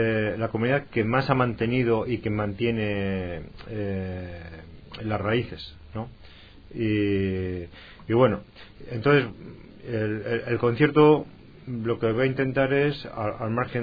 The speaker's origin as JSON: {"language": "Spanish", "town": "Portugalete", "region": "Basque Country", "country": "Spain", "tie": "born there", "said": "soy nacido en Portugalete, que está justo en la otra margen de la ría."}